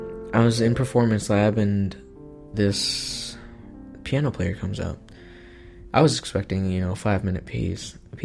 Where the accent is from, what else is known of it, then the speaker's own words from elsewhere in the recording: Elkhart, Indiana, United States; It's at Fly Traps, a restaurant here in downtown Elkhart, my hometown.